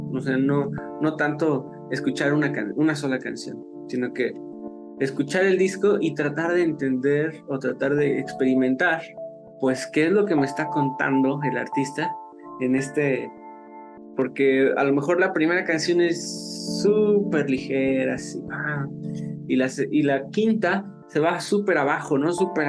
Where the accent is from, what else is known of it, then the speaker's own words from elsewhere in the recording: Mexico City, Mexico; yo soy chilango, o sea, yo soy de la Ciudad de México, o sea, mi tradición es todo de la música, o sea, no tengo una tradición folclórica, digamos, de una región.